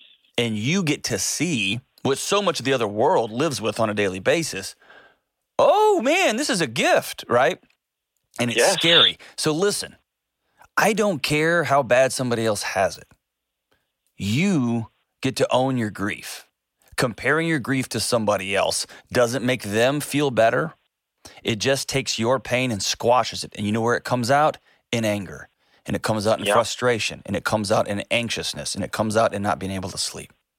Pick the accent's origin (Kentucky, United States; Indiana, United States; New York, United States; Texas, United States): Texas, United States; Houston; born or raised there